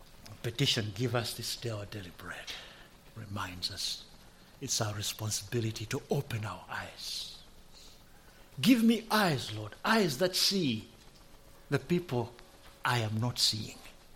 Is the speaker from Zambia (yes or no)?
yes; Zambia; born or raised there